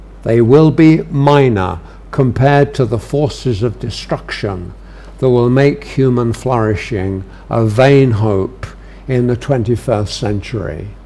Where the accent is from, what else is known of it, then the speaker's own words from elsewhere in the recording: London, United Kingdom; I'm a Londoner, and we grew up not having a car, and I basically lived on the London Underground.